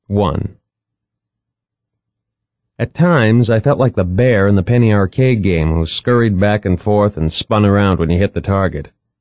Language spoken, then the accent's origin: English; New York, United States; as a New Yorker sitting opposite them